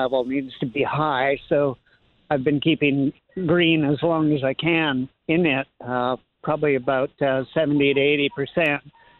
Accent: Florida, United States; also born or lived in Canada; Originally Canada, but I grew up in Florida.

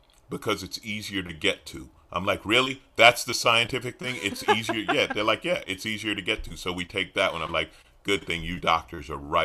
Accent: New York, United States; born there; now in Los Angeles, United States; I said, man, I was born in New York. I live in L.A.

